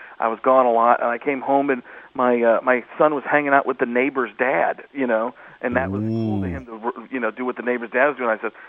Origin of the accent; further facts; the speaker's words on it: Wisconsin, United States; I'm from Wisconsin, so I guess in that sense.